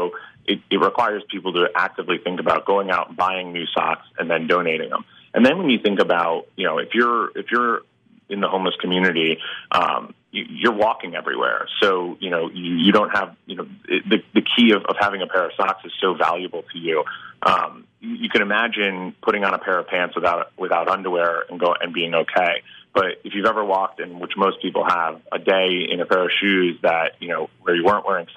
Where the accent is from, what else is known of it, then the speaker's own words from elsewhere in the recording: New York, United States; Yeah, I grew up in New York, and, I was kind of, when I graduated college, I followed a very traditional, New Yorker path